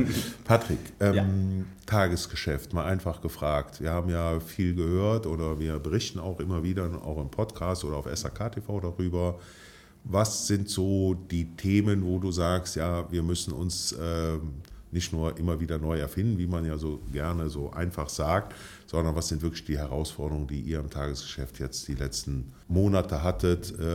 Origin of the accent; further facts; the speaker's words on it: Cologne, North Rhine-Westphalia, Germany; darf ich als Kölner auch mal nochmal betonen